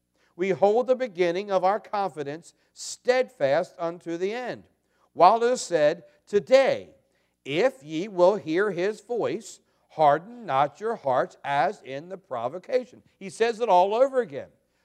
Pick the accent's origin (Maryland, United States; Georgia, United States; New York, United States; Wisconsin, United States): Maryland, United States; Of course, I'm from Maryland where dirt is still dirt.